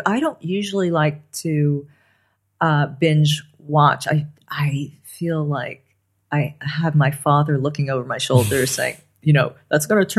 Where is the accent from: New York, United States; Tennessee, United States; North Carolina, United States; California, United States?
California, United States; Los Angeles; I mean, I grew up on the Sunset Strip